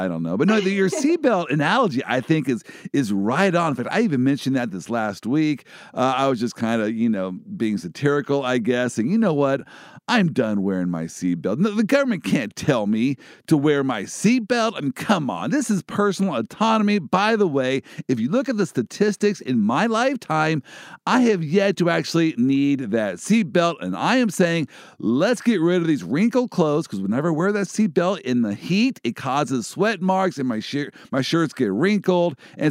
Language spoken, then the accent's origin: English; Midwest, United States; I'm from the Midwest here.